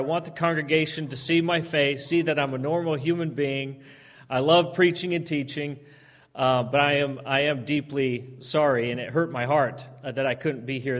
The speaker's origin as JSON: {"language": "English", "town": "Phoenix", "region": "Arizona", "country": "United States", "said": "I'm from the Phoenix, Arizona area. This is the kind of weather I'm used to."}